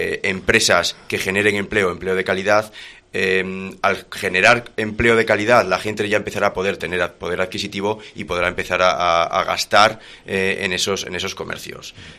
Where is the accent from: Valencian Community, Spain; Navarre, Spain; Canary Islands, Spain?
Navarre, Spain; Tudela; los que somos de aquí, de Tudela, y paseamos por Tudela